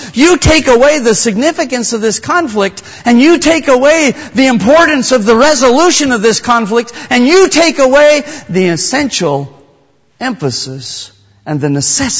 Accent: Wyoming, United States; also born or lived in Walla Walla; I grew up in Wyoming next to Yellowstone Park. I love the West.

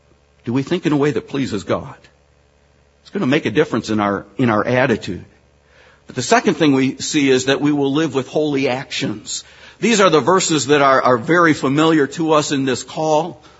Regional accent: Michigan, United States; I grew up here in Michigan. I enjoy getting back. And as a child, I earned a lot of my money as in junior high and early high school by mowing lawns.

